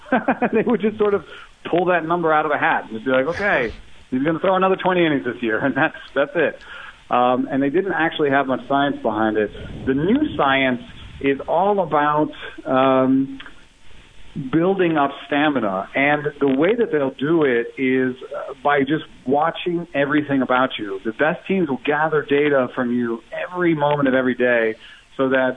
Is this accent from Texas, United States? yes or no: no; Atlanta, Georgia, United States; I grew up in Atlanta, so you know, there are some things that you might have in common.